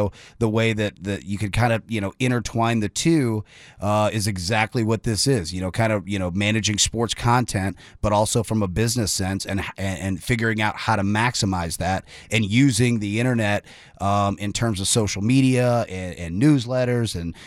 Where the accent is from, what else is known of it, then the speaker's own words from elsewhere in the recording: Fort Worth, Texas, United States; also born or lived in Knoxville; now in Nashville, United States; Fort Worth, Texas originally. Now I've lived here in Tennessee for a while. Lived in Knoxville for a little bit. I've lived here in Nashville for a good bit.